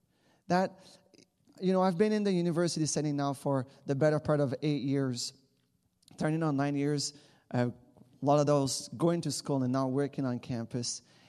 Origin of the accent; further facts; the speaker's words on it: Shawinigan, Quebec, Canada; I grew up in Quebec. Maybe you hear it in my little accent. And in a small town called Shawinigan, if you've heard about Jean Chrétien, we are from the same town.